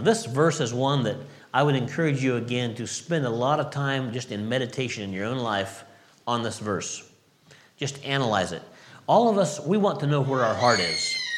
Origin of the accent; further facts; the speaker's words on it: California, United States; I grew up in California in the United States, and it's a fairly warm climate.